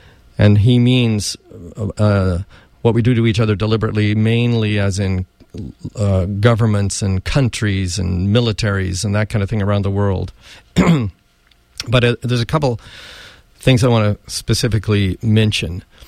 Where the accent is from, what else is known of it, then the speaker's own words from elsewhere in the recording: United States; I have to state, as an American physician, that this is an inhumane example